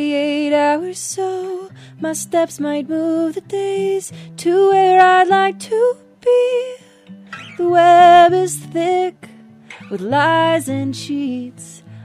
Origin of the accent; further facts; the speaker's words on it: Minnesota, United States; I'm from Minnesota, so yeah, fruit falling from the trees is just